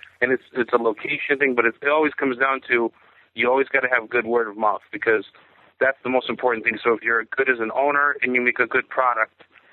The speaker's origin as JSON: {"language": "English", "region": "Connecticut", "country": "United States", "tie": "born or raised there", "said": "I grew up in Connecticut, so it's always been a part of our lifestyle. You know, I'm Polish, so hot dogs, kielbasa, sausage"}